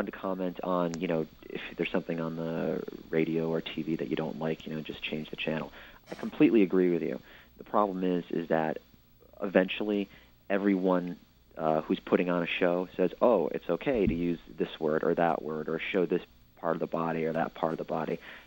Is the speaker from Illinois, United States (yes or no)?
no; New York, United States; And, you know, I'm a New Yorker, and, you know, I was raised here and bred here and born here.